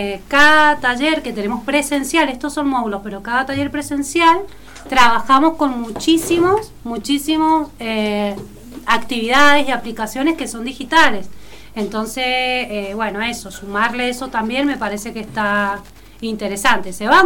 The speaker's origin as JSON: {"language": "Spanish", "region": "Chubut", "country": "Argentina", "said": "Soy de Chubut."}